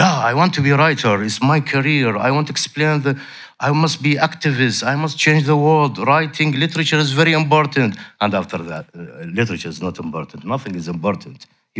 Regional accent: Iraq; English is a second language; For example, I'm from Iraq.

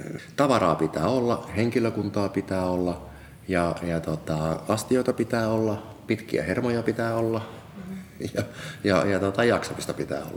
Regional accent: Kirkkonummi, Uusimaa, Finland; Ja sitten mä oon sitten oikeastaan semmoisen nuoruuteni tai lapsuuteni sitten asunut tuolla Kirkkonummella kuitenkin sellaisessa niin kuin haja-asutusalueella.

